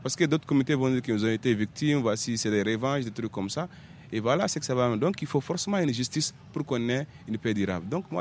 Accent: Mali; On est des Maliens, on a des cœurs un peu souples, on peut pardonner.

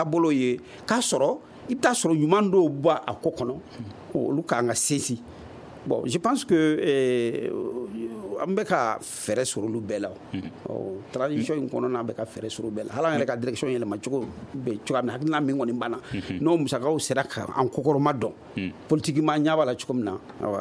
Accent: Senegal; Donc nous surtout qu'on est sénégalais

